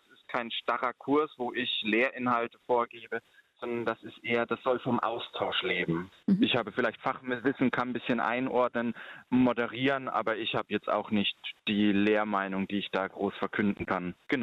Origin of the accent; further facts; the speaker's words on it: Herzogenaurach, Bavaria, Germany; Und dann habe ich eine Gemeindeform in dem Brauhaus in Herzogenaurach, meinem Heimatort, gegründet.